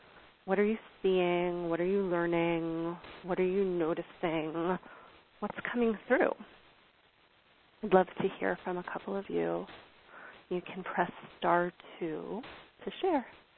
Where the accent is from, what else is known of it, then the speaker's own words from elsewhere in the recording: North Carolina, United States; Who is this from my hometown in North Carolina?